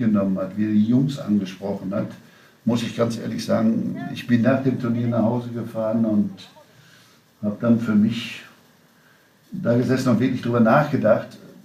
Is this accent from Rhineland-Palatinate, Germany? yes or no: no; North Rhine-Westphalia, Germany; ich bin Westfale